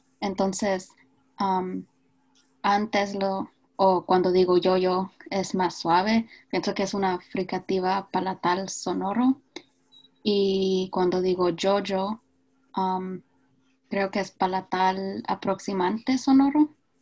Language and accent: Spanish; Guatemala; accent: Guatemalan; el dialecto de Guatemala que yo he aprendido cuando empecé a aprender el español cuando estuve creciendo y aprendiendo el español con mi familia.